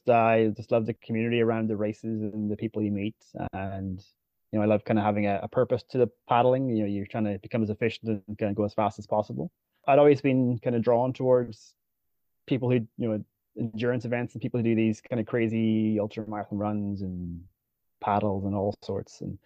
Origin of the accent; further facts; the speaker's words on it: Northern Ireland, United Kingdom; moved away as an adult; now in Vancouver, Canada; Well, I'm originally from Northern Ireland, hence my SUP and Irish team name. And I came to Vancouver to go skiing for a season in 2012 and never went home. I decided to stay here.